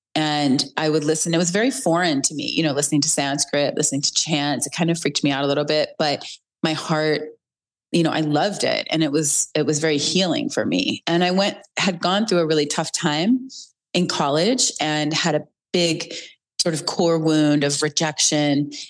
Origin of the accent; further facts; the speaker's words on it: Illinois, United States; moved away as an adult; now in Los Angeles, United States; I grew up in Illinois, and then I moved out to Los Angeles.